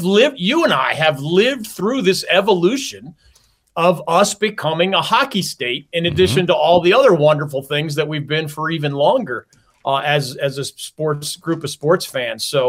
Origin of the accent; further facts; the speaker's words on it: Philadelphia, Pennsylvania, United States; many people in your audience know I grew up in the Philadelphia area. I was a Flyers fan.